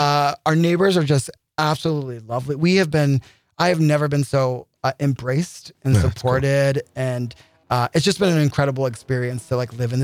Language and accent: English; East Coast, United States; I'm from the East Coast. That's how I felt.